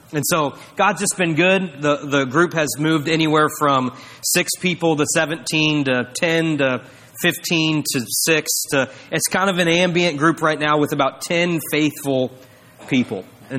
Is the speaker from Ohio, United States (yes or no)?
no; Lee's Summit, Missouri, United States; I'm from Lee's Summit. I grew up in Lee's Summit, was a part of Midtown Baptist Temple for years.